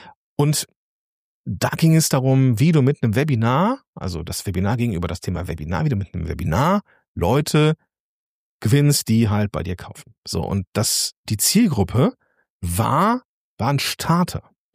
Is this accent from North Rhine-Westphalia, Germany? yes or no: yes; North Rhine-Westphalia, Germany; accent: Rhenish; ich bin ein Kind des Zweistromlands. Nämlich Rhein und Ruhr. Ich habe sowohl den rheinischen Dialekt mit drin und diese rheinische, doch etwas schnodderige Art, dann aber auch noch das Ruhrgebiet.